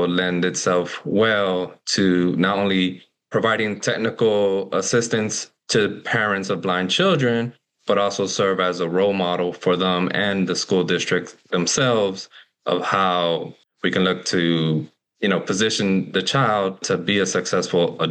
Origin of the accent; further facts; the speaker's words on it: Miami, Florida, United States; I'm from Miami, Florida.